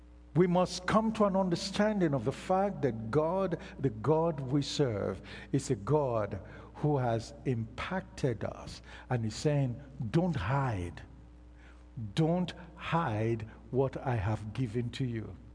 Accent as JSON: {"language": "English", "country": "Nigeria", "tie": "born or raised there", "said": "Growing up in Nigeria, we used to sing a very special song."}